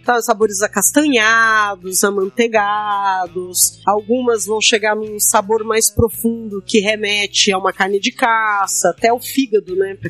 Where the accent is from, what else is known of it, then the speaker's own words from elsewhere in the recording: Uberlândia, Minas Gerais, Brazil; born there; Ali em Uberlândia, que é onde eu nasci, né? Sou ali da perto da divisa, chama de Maia.